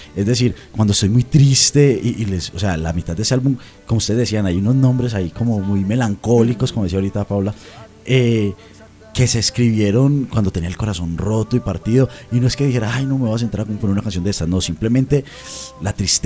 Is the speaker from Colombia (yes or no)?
yes; Medellín, Antioquia, Colombia; now in Cali, Colombia; Yo soy paisa de nacimiento, de corazón. Mi trabajo se está haciendo en Cali. Entonces, parte de mi corazón es caleño, ¿sí?